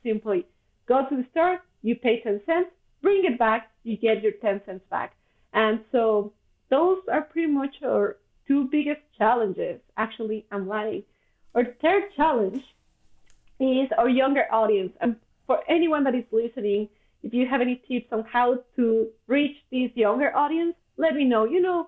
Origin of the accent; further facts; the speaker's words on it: Mexico; English is a second language; Like I come from Mexico. And when I came here, we don't have a deposit system in Mexico.